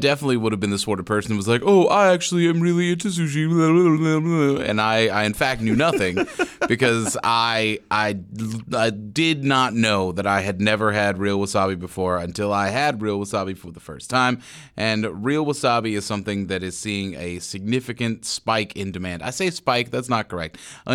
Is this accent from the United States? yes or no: yes; Pittsburgh, Pennsylvania, United States; I'm from Pittsburgh, just in case.